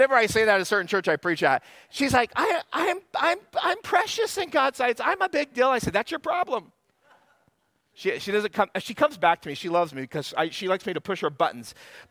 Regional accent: Washington, United States; I was raised in the Yakima Valley, and here's what I do know.

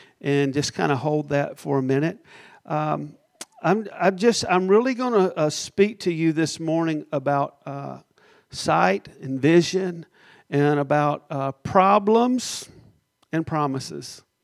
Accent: the South, United States; accent: southern drawl; So I'll continue in my southern drawl for the rest of the story.

